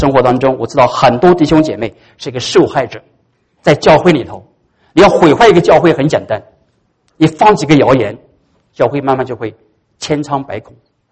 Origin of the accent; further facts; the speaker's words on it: China; 就像我们中国人说的泼出的水收不回来一样